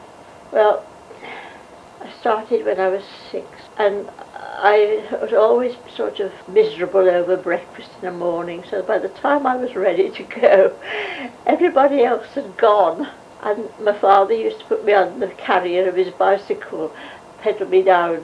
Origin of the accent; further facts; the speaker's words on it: Shatterford, West Midlands, United Kingdom; I was born in Shatterford, which in those days was a real country place. I mean, we were 5 miles from Kidderminster and about 10 from Bridge North